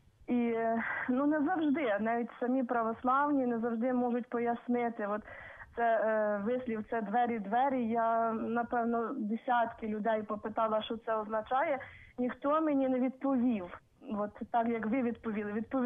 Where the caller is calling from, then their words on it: Khmelnytskyi Oblast, Ukraine; з Хмельницької області, село Доброгорщ.